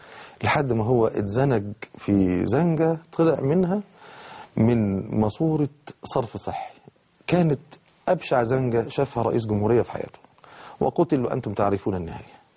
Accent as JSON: {"language": "Arabic", "country": "Egypt", "said": "والشبيحة اللي هم زي البلطجية كده عندنا في مصر، تقتيل وترويع."}